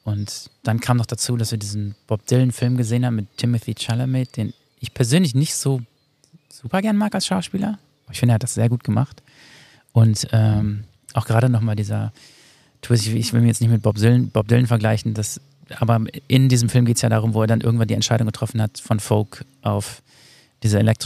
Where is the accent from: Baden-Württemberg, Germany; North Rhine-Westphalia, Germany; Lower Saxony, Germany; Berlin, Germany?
North Rhine-Westphalia, Germany; Ich komme aus Ostwestfalen.